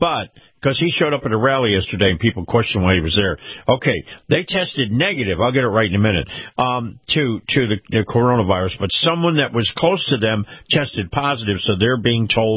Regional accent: New York City, New York, United States; And being a New Yorker and having been in Times Square in New York City so many times in my lifetime

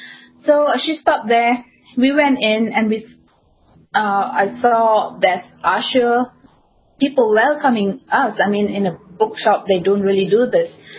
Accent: Malaysia; being born and raised in Malaysia, I mean, in Malaysia, we are diverse. We have different religion, like Muslim and Buddhist is the two other main religion. And I'm from the Hindu faith.

